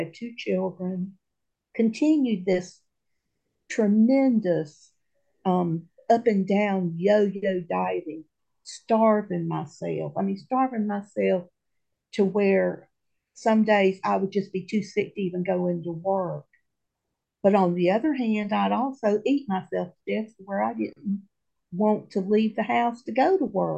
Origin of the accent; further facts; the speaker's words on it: the South, United States; I'm from the South. Oh my goodness, the food was delicious.